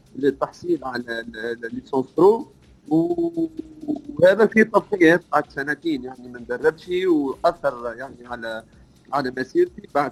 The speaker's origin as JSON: {"language": "Arabic", "country": "Tunisia", "said": "ما كانش عندي عروض كبيرة لا من بلدي تونس ولا من ربما من خارج بلدان الخليج، رغم اني كانت عندي تجارب في الامارات كمدير فني، كنت في 2008 اظن في نادي اهلي دبي"}